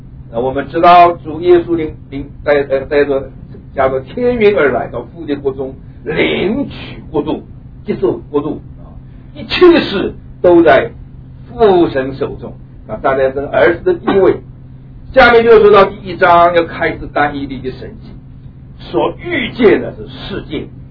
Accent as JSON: {"language": "Chinese", "country": "China", "said": "我们中国人一句话叫千夫所指啊"}